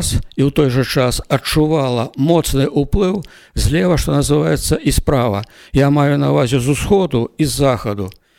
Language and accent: Belarusian; Minsk Region, Belarus; born there; Да, я нарадзіўся ў Любанскім раёне на Мінчыне